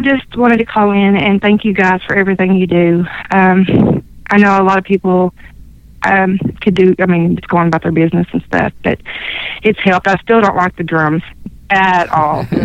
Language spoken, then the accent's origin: English; Arkansas, United States; I'm the lady from Arkansas that has called in a couple of times.